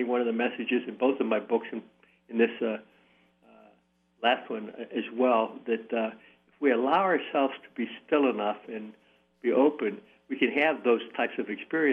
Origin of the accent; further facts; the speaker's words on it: Midwest, United States; I guess, a traditional guy growing up in the Midwest